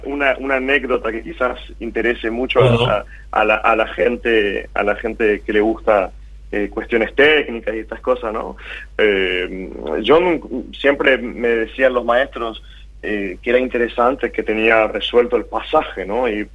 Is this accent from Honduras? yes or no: no; Posadas, Misiones, Argentina; now in Europe; yo soy de Posadas y siempre con mucho cariño hacia mi tierra, hacia nuestra música. Me crié ahí